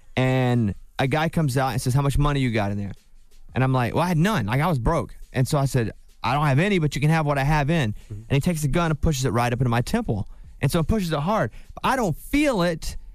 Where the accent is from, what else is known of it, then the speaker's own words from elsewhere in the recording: Arkansas, United States; I'm from Arkansas, so that's where I'm the most home.